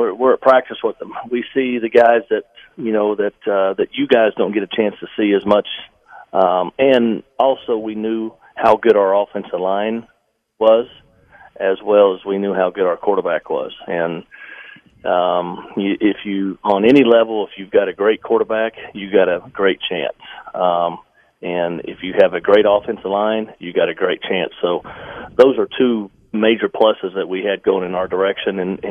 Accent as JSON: {"language": "English", "region": "Oklahoma", "country": "United States", "said": "I'm from Oklahoma. My family's there."}